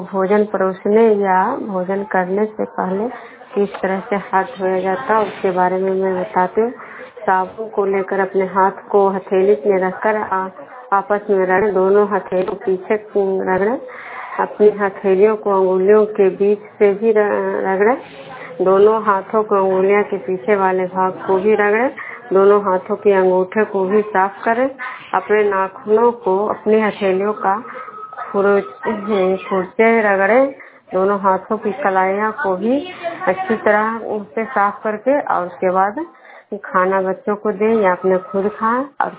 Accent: Vishnupur, Bihar, India; विष्णुपुर ग्राम खजरा पंचायत नालंदा जिला नरनौसा प्रखंड के निवासी हूँ।

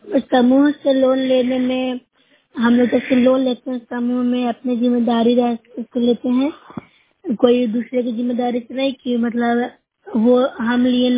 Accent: Nursarai, Bihar, India; मैं Nusra block से हूँ, जिला नालंदा की निवासी हूँ।

